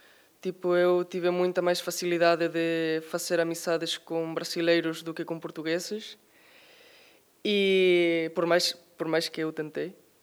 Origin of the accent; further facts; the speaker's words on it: Galicia, Spain; Portuguese is a second language; eu sou galego e a língua e a cultura galega são muito parecidas com a portuguesa, sobretudo com o norte.